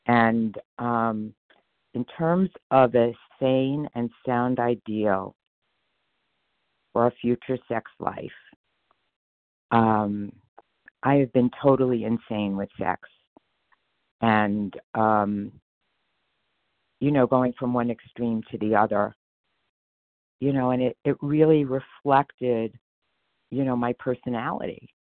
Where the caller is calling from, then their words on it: Asheville, North Carolina, United States; Asheville, North Carolina.